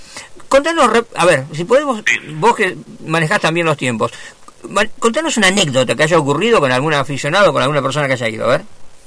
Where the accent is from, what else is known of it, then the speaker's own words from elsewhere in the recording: Berazategui, Buenos Aires Province, Argentina; Yo soy de la zona sur, yo soy de Berazategui, así conozco el barrio.